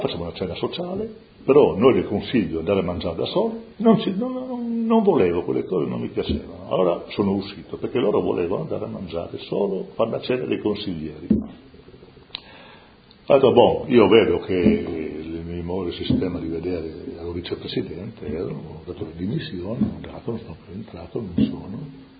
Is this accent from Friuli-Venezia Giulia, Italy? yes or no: yes; Friuli-Venezia Giulia, Italy; Ho detto, sì, io sono friulano